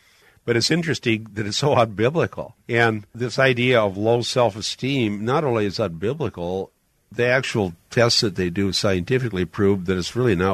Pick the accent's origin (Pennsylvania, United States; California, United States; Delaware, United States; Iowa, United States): Iowa, United States; Well, my point is, growing up in Iowa in the 50s and 60s, I never heard this word